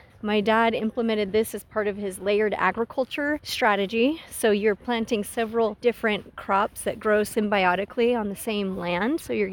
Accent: Hanford, California, United States; I remembered in kindergarten, I grew up in Hanford, and we got to tour a dairy

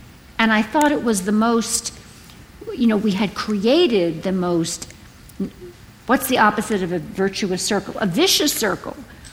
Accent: Brooklyn, New York, United States; And in the book, I compare her situation to mine growing up in Brooklyn in the 1950s and early 60s

